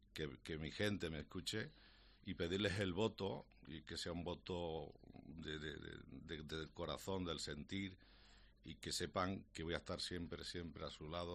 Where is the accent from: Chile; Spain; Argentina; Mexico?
Spain; Torre Cardela, Andalusia; para mí hablar de mi pueblo, como he dicho antes, se me llena la boca, ¿no?